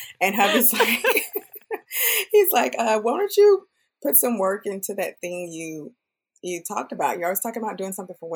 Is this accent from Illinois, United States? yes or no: no; Texas, United States; also born or lived in Florida; my background, I'm a Texan, born and raised in Texas, lived quite a few other places. I've lived in Florida for a little bit, lived all pretty much in every major city of Texas with the exception